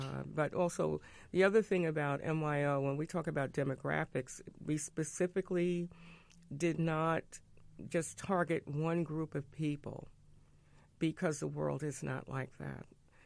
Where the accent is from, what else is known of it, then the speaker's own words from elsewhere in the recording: Brooklyn, New York, United States; born there; accent: Brooklyn; because I was born in Brooklyn, so so we kind of speak the same Brooklyn talk.